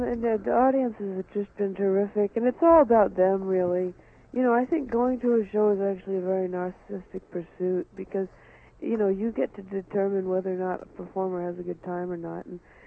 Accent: Harlem, New York, United States; also born or lived in Queens; It was in Harlem. It was in Queens when we had our first cats. And then when we moved to Harlem, we lived next to an alley, and there were just so many cats in the alley.

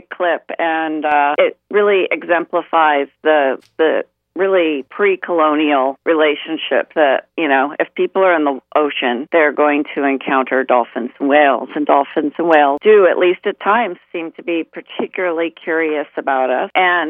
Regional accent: Los Angeles, California, United States; I grew up in Los Angeles because I was always looking for dolphins and never really got on the board.

